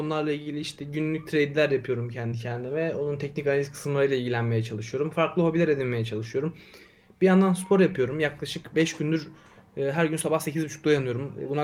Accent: Elazığ, Turkey; Onun öncesinde Elazığ'da yaşıyordum. Orada doğup büyüdüm.

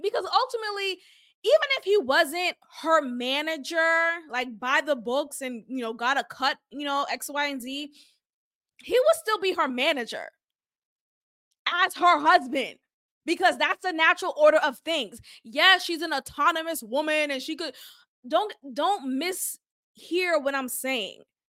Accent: Boston, Massachusetts, United States; I know New Yorkers do it too, but I definitely don't, you know, growing up in Boston.

